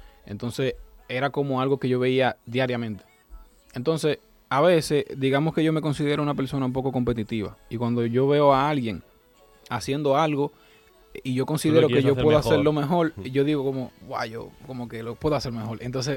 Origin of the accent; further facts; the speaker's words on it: Dominican Republic; Como nosotros los dominicanos tenemos acento, ¿no? Hay letras que nos comemos y tal.